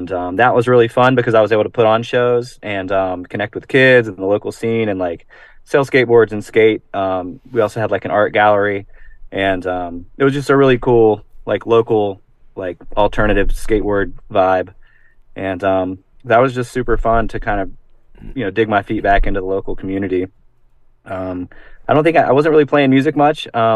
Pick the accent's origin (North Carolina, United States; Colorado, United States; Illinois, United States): North Carolina, United States; Well, I mean, so yeah, I moved back to my hometown. So it's in rural North Carolina.